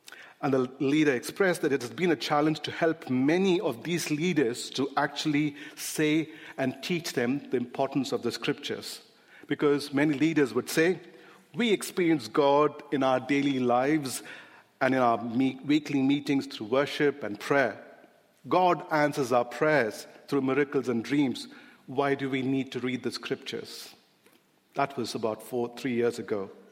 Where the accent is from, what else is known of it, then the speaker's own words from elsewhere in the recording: India; when I grew up in India, I see the parable very differently